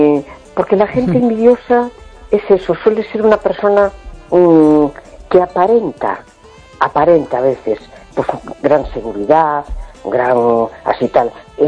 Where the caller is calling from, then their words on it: A Coruña, Galicia, Spain; Soy de La Coruña, ¿qué tal?